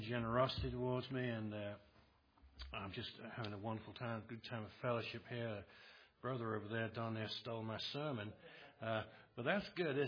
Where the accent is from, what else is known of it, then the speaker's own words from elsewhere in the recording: England, United Kingdom; I forgot last time I preached that we should have laid down a few ground rules, because I'm from England.